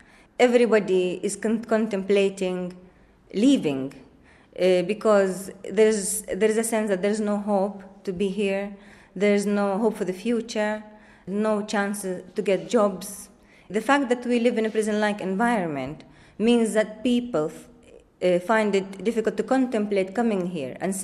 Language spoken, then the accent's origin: English; Bethlehem, West Bank, Palestine; also born or lived in United Kingdom; I am from Bethlehem. I spent a lot of time living in Britain and making documentary films.